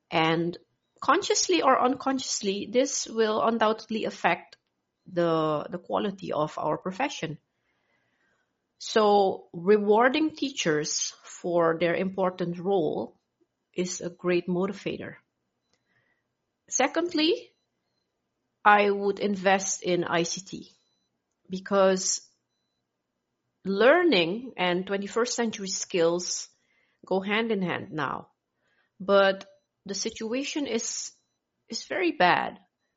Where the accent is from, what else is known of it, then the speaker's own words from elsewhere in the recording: Suriname; from Suriname, and my question is, what would you change about the educational system in your country?